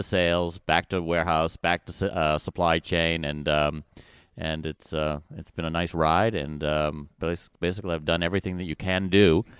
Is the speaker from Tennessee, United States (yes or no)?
no; Sharon, Massachusetts, United States; Yeah, that's my hometown.